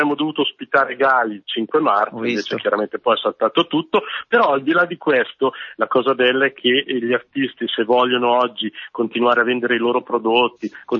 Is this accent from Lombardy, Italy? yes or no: yes; Varese, Lombardy, Italy; noi siamo di Varese chiaramente, quindi alla zona di Varese eccetera